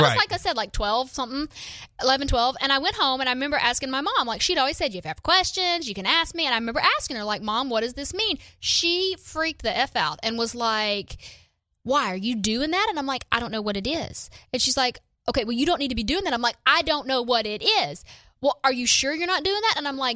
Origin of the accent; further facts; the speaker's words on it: Monroe, Louisiana, United States; I grew up in Monroe, Louisiana.